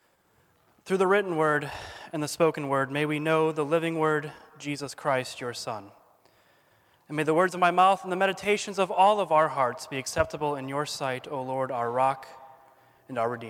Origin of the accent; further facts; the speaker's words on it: Chicago, Illinois, United States; I told her I was from Chicago, and she said she was too, and she asked where I was from.